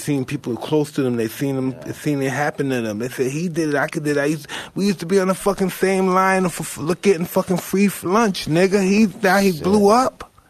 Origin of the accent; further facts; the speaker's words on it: Brooklyn, New York, United States; We come from bad. I'm from Brownville. We're in the same shit. Brownville, East New York, same.